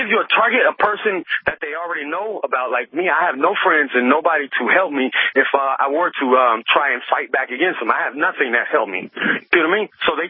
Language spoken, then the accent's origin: English; Los Angeles, California, United States; Yes, I'm born and raised in Los Angeles. I've never left this place.